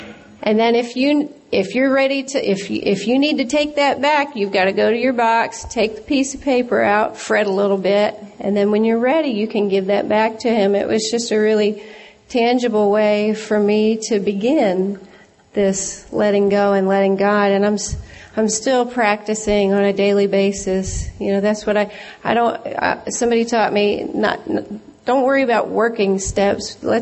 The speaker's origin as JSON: {"language": "English", "region": "North Carolina", "country": "United States", "said": "I'm an alcoholic from North Carolina. And this is my first international."}